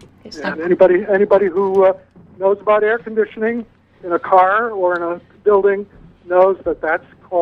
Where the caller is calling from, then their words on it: North Searsport, Maine, United States; I'm from North Searsport.